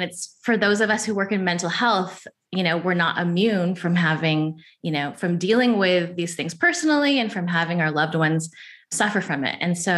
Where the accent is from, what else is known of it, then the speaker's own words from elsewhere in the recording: California, United States; Well, I'm from Orange County.